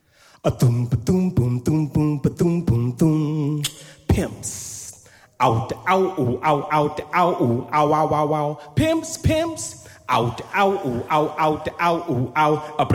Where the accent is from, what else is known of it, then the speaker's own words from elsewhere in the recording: Oakland, California, United States; I grew up on East 14th in Oakland, California.